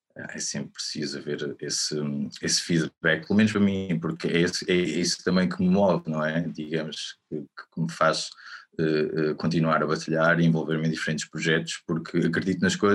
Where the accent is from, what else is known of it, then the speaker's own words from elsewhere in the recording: Figueira da Foz, Centre, Portugal; nasci na Figueira da Foz, cresci na Figueira da Foz. E sou um filho da terra, digamos, que andou também um tempo por fora e decidiu voltar.